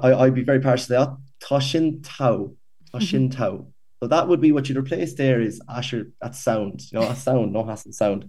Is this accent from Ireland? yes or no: yes; Ireland; the Irish language is intertwined with us as Irish people. It's our past, it's our present, it's our future, it's our culture, our identity.